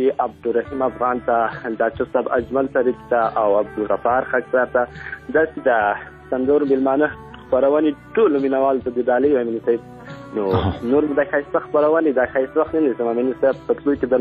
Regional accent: Ghazni, Afghanistan; now in Helmand, Afghanistan; مونږ د هلمند نه یو مونږ د غزني یو او دلته هلمند ته راغلي یو یو څو کوره یو

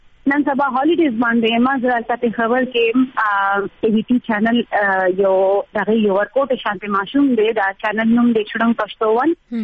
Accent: Khyber Pakhtunkhwa, Pakistan; now in Peshawar, Pakistan; زه پیښور کې پاتې کیږم خو موږ پښتانه یو زه اکچولی ام مومند ایجنسی نه

